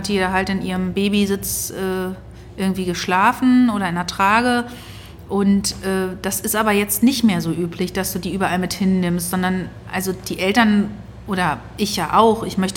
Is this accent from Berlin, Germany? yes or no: yes; Berlin, Germany; wir sind ja beide in Ostberlin aufgewachsen.